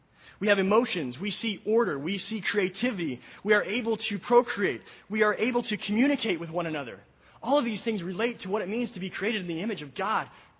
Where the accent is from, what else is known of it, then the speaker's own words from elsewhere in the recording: Colorado, United States; I grew up in Colorado, and as I was reading this, I began to think of the Arkansas River that we floated down many times on a raft.